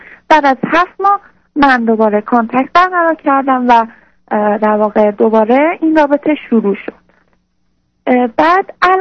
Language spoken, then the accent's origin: Persian; Isfahan, Iran; من از اصفهان هستم